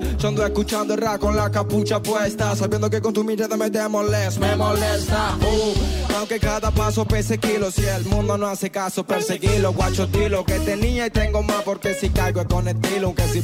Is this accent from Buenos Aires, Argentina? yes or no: yes; Buenos Aires, Argentina; Bienvenido al barrio La Boca … el barrio el que soy oriundo, donde yo nací, donde me formé, donde me hicieron ser quien soy, donde me junté con mi ñeri, con mi padre, donde viví toda mi vida.